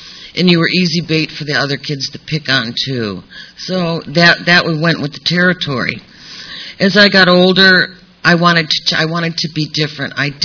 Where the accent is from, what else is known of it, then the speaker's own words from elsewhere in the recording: Painesville, Ohio, United States; I grew up in Painesville, Ohio. And my family in Painesville, Ohio was very poor.